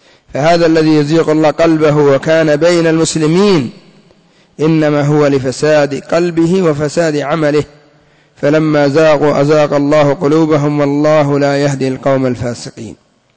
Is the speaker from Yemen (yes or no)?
yes; Yemen; وعندنا في اليمن الآن دعوة إلى الرفض من قبل الحوثيين